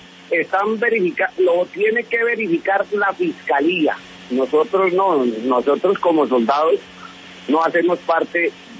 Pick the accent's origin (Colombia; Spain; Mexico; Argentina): Colombia; como soldado, como colombiano y como persona que ya hace parte de esta jurisdicción porque llevo un tiempo muy prudencial.